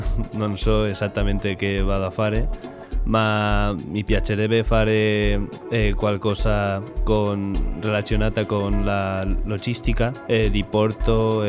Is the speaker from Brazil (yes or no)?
no; Valencia, Valencian Community, Spain; Italian is a second language; now in Cagliari, Italy; Vengo da Valencia.